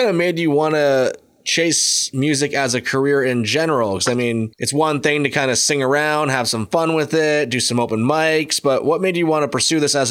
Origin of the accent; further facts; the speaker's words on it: Brampton, Ontario, Canada; Because growing up there, I'm from Brampton